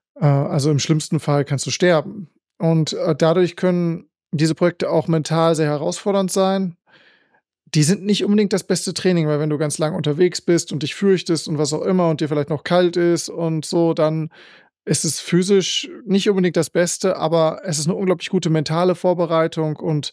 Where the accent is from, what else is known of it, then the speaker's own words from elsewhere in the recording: North Rhine-Westphalia, Germany; Ich komme aus Norddeutschland, aus der Nähe von Bielefeld ursprünglich.